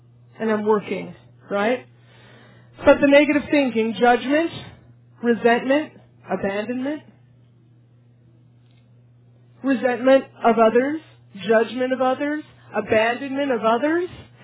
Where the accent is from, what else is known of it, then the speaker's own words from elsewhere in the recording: Fairbanks, Alaska, United States; I grew up in Fairbanks, Alaska, and there were 80 people in my graduating class.